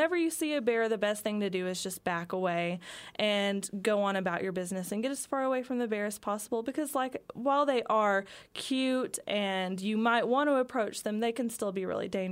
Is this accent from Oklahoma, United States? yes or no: yes; Oklahoma, United States; I grew up in southeast Oklahoma in the Tallahena area, so a little ways away from here in the Ouachita Mountains.